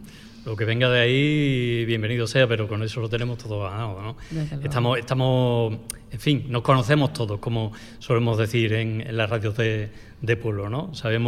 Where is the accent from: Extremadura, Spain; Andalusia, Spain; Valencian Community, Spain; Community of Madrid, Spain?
Andalusia, Spain; Nerva; cuando salgo de Nerva hacia Sevilla o de Sevilla hacia Nerva, me pongo la onda local de Andalucía a través de online y lo escucho hasta que llego a mi pueblo.